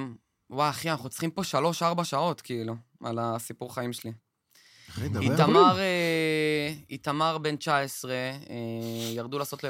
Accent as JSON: {"language": "Hebrew", "town": "Kiryat Shmona", "region": "Northern District", "country": "Israel", "said": "קריית שמונה זה הבית שלי. לא משנה איפה אני אגור ואיפה אני אהיה בעולם"}